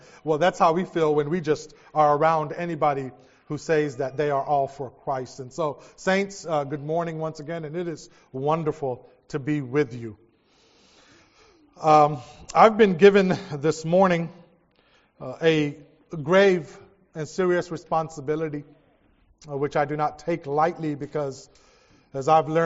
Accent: American Samoa; And we come from American Samoa, and it is a privilege to be with each and every one of you guys.

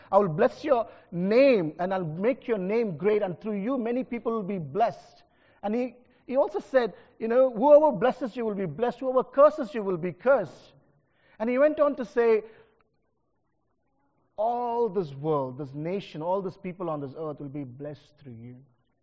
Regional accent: India; because I come from India

